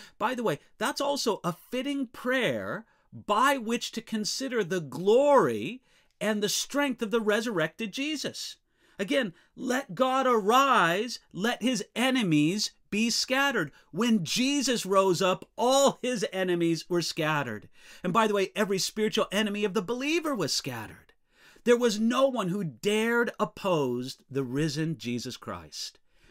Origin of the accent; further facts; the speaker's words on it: United States; but I'm an American. I'm going to relate it to American history.